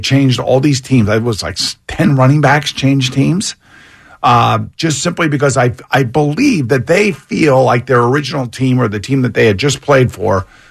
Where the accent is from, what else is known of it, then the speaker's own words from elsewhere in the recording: Cincinnati, Ohio, United States; because I knew the terminology and everything else, because that's what I grew up with in Cincinnati.